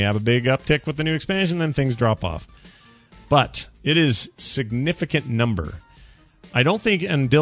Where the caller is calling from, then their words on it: Kansas City, Missouri, United States; I'm calling from Kansas City.